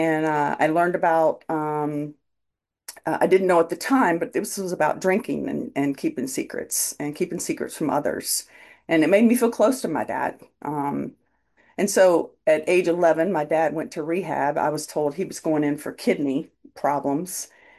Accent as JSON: {"language": "English", "region": "South Carolina", "country": "United States", "tie": "born or raised there", "said": "And I grew up in South Carolina. And I grew up like one of the only kids who had divorced parents."}